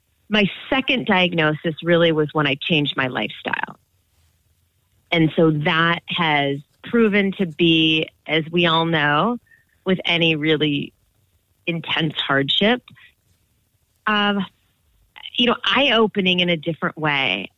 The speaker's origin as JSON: {"language": "English", "town": "Minneapolis", "region": "Minnesota", "country": "United States", "tie": "born or raised there", "said": "So I, like you, am a Midwestern girl. I grew up in Minneapolis."}